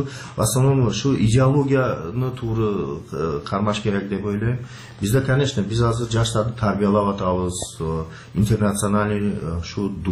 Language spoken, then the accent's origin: Kyrgyz; Uch-Korgon, Batken Region, Kyrgyzstan; born there; Эми биз ушу Кыргызстанда ушу Үч Коргондо ушакта турганман 60-жылкы жыл.